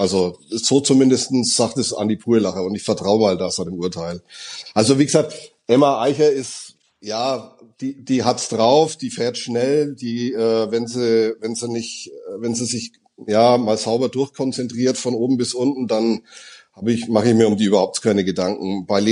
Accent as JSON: {"language": "German", "country": "Germany", "said": "Gut, als Deutscher bin ich näher an den Niederlanden als ihr, aber das ist auch das Einzige."}